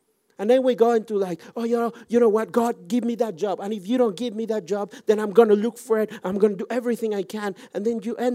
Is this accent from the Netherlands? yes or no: no; Mexico; English is a second language; In Mexico, I'm originally from Mexico, but it's normal, 4 hours in the kitchen